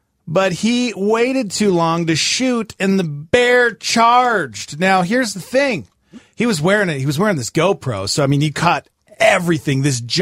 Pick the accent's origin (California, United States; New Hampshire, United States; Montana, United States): Montana, United States; You know, growing up in Montana, I've wrestled a few bears in my time.